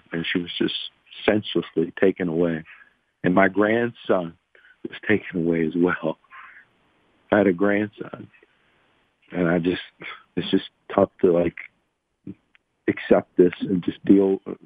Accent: McKeesport, Pennsylvania, United States; I'm from McKeesport, you know, and I see, you know, that what's, you know, happened in the town.

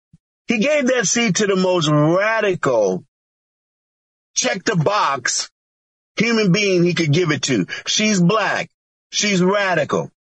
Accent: Chicago, Illinois, United States; I grew up on the South Side of Chicago watching black people vote for the Democrats every single time, and they got nothing for it.

